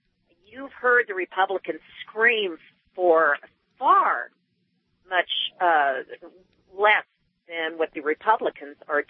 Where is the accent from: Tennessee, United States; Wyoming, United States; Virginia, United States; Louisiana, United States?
Wyoming, United States; Hey, I wanted to say that I am from Wyoming, which pretty much says it all. Horrific, extreme redneck state.